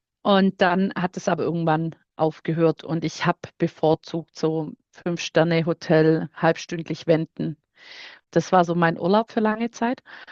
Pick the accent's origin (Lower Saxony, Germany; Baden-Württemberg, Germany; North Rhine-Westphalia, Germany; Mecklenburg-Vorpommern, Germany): Baden-Württemberg, Germany; kommen wir so aus der Schwabenecke. Also wir sind zwischen Bodensee und Schwarzwald, sind wir zu Hause